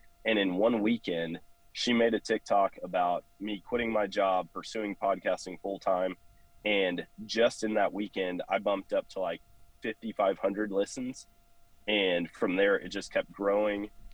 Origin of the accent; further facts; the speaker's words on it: Eau Claire, Wisconsin, United States; So I grew up in Eau Claire, Wisconsin, which for people who don't know, it's about an hour east of Minneapolis, Minnesota